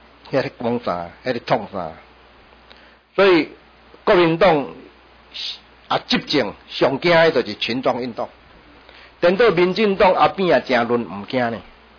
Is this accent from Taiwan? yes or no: yes; Taiwan; 我们台湾人怕台湾都不行